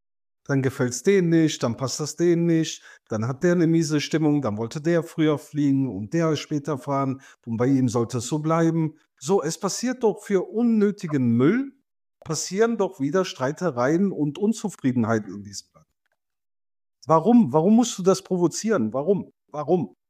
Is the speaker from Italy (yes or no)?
yes; Italy; now in Germany; Schade, sage ich als Italiener.